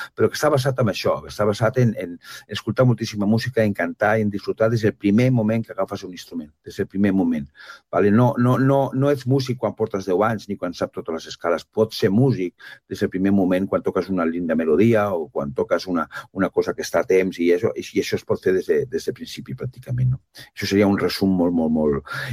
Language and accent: Catalan; El Prat de Llobregat, Catalonia, Spain; Ja sabeu, jo soc del Prat, o sigui que...